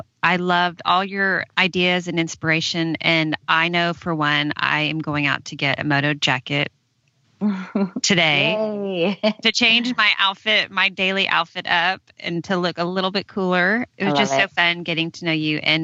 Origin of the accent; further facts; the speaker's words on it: Austin, Texas, United States; we're both from Austin, and it's similar here.